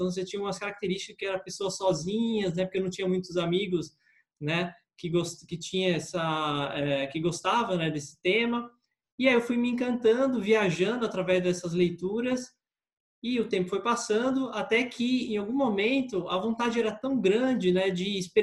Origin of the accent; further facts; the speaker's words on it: São Paulo, Brazil; now in Novo Hamburgo, Brazil; eu nasci e cresci em São Paulo, né, na capital. Atualmente estou morando no Rio Grande do Sul, em Novo Hamburgo, com minha esposa, a família dela é daqui.